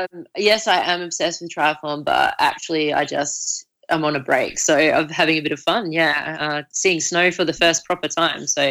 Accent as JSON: {"language": "English", "town": "Adelaide", "region": "South Australia", "country": "Australia", "tie": "born or raised there", "said": "I remember watching a race live down at a beach near my house in my hometown of Adelaide"}